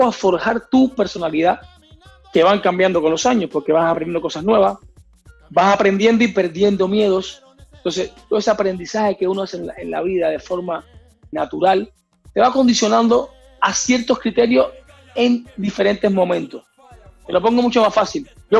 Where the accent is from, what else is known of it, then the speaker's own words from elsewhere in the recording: Cuba; Nosotros nacimos en Cuba, yo nací, por supuesto, después de la revolución